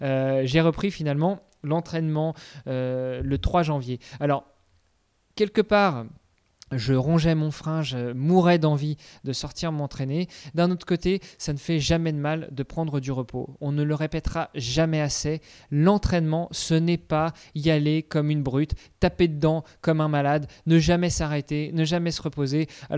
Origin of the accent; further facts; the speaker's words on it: Normandy, France; now in Luxembourg; un peu à la Normande, comme là où j'ai grandi. Non, je suis au Luxembourg